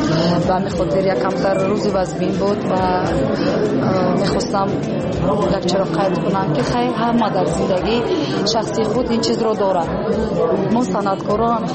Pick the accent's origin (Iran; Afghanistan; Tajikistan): Tajikistan; ما روس نیستیم، ما تاجیک هستیم.